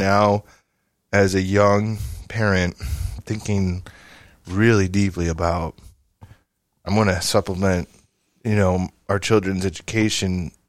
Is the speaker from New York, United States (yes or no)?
no; Santa Cruz, California, United States; It's amazing, too, when you leave Santa Cruz, like, where are you guys from? Oh, we're from Santa Cruz.